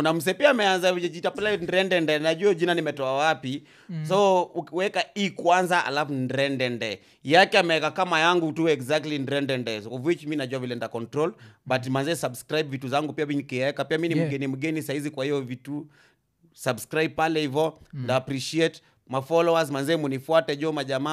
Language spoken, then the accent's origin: Swahili; Kenya; Mimi ni Mkenya mwenzenyu tu.